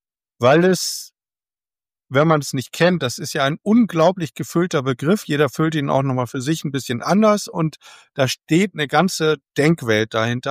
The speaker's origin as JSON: {"language": "German", "country": "Germany"}